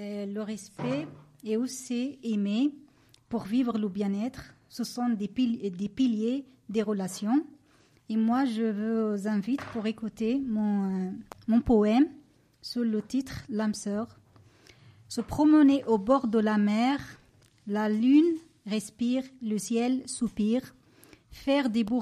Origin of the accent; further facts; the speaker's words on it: Morocco; now in Belgium; Moi, je viens du Maroc.